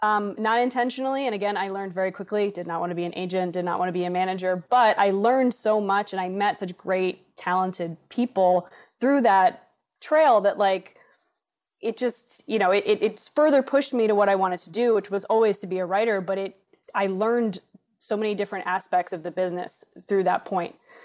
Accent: New York, United States; I lived in New York. I'm from New York. So I was in the city and I didn't want to leave.

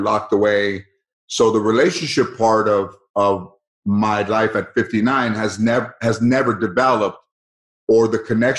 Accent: Mission Hills, California, United States; I grew up in San Fernando, Mission Hills.

